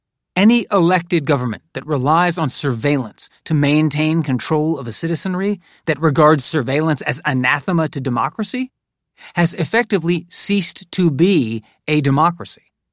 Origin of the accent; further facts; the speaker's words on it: North Carolina, United States; which is partially located in my home state of North Carolina